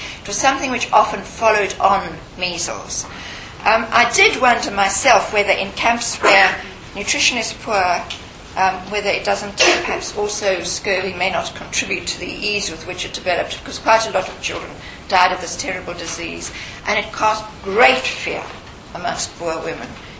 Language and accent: English; South Africa; I have to say myself as a South African